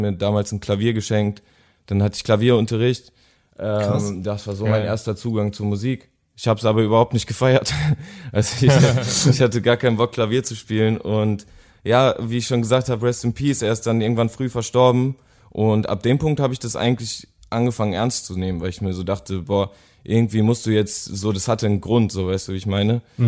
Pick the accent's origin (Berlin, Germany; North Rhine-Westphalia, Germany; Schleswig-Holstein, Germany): North Rhine-Westphalia, Germany; Ich komme aus dem Pott, ich komme aus dem kleinen Kaff, das nennt sich Beckham, das kennt wahrscheinlich gar keiner. und ja, da ist nichts los, da ist ziemlich dreckig